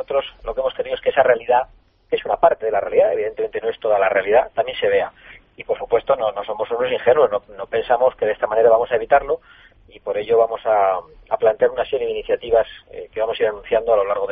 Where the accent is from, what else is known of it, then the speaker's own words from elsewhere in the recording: Spain; como español me preocupa